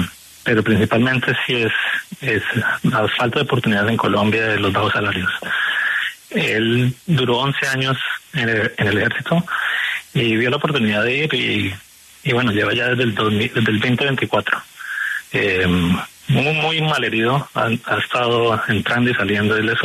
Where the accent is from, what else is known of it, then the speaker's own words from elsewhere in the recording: Chicago, Illinois, United States; la mía, que soy de Chicago.